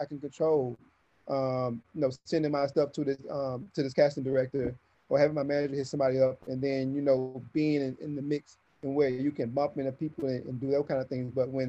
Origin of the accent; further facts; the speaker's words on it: Hattiesburg, Mississippi, United States; also born or lived in Oklahoma City / Las Vegas; Well, I am from Hattiesburg, Mississippi. I was born in Oklahoma City, raised. I was in Vegas for a minute, then we moved back to Mississippi when I was like 6, 7. I'm country.